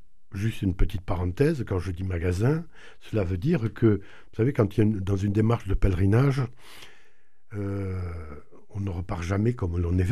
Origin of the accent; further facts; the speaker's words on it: Pibrac, Occitanie, France; puisque je suis de Pibrac.